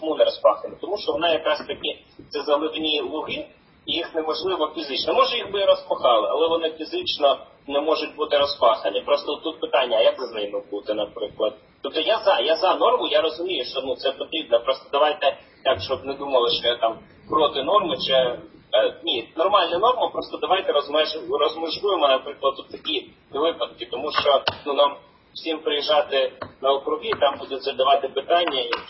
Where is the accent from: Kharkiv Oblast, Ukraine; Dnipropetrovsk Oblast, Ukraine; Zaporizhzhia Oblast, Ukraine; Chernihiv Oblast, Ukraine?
Chernihiv Oblast, Ukraine; там моя рідна Чернігівська область, да, в яку я працюю сьогодні